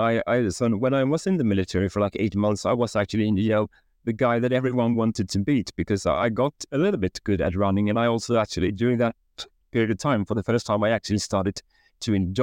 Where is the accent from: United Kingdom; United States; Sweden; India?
Sweden; growing up in Sweden in the 1970s, I was always quite active as a kid